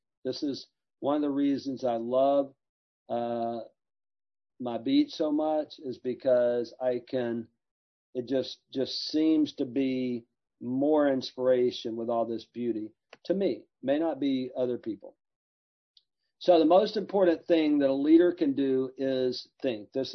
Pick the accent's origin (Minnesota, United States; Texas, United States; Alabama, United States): Alabama, United States; I said, man, when I was growing up in Alabama, kids, don't listen to this. Don't do this. Okay. When you grow up in lower Alabama on welfare, you know, I didn't read books.